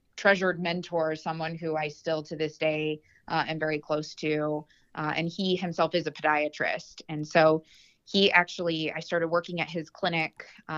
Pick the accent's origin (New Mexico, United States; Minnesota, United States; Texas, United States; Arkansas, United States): New Mexico, United States; Albuquerque; But I really say that I grew up and I'm really from Albuquerque, New Mexico.